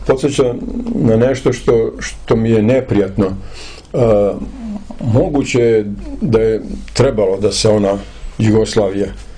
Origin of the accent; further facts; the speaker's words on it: Kosovo; u mojoj Metohiji, odakle sam ja